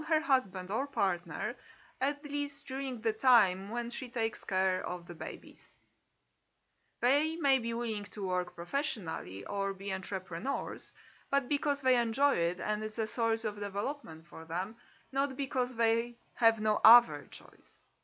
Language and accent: English; Poland; moved away; I'm a psychologist and a former academic. I was born and raised in Poland, but in the last 15 years, I have lived and worked in different countries in Western Europe.